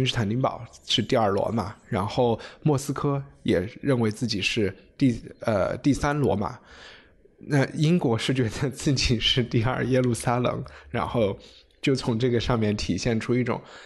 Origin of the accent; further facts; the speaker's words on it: China; 就是我们中国人写诗可能是小时候从做对子开始写